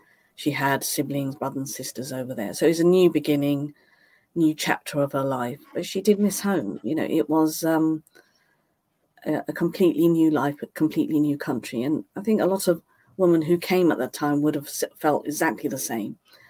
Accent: Cambridge, East of England, United Kingdom; we grew up on Mill Road. So this is where Cambridge Central Mosque is, at the top of Mill Road. My father had his first house just off Mill Road, and I was born off Mill Road.

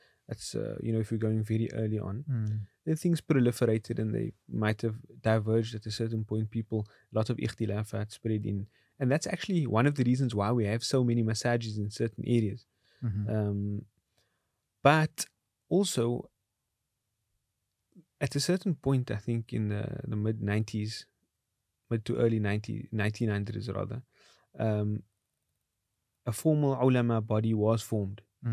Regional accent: South Africa; That not only do we as South African Muslims feel, you know, obviously we prefer our Muslim identity over South African identity.

